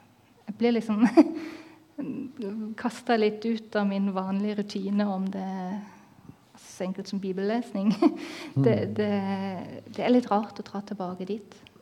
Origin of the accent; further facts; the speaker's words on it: Dresden, Saxony, Germany; Norwegian is a second language; now in Kristiansand, Norway; Jeg kommer da fra Dresden, som ligger i Tyskland. Og der er vi på langt, langt ut på østsiden. Og når jeg vokste da opp, frem til jeg var 7 år cirka, så var vi bak den store, ferdelustige muren da.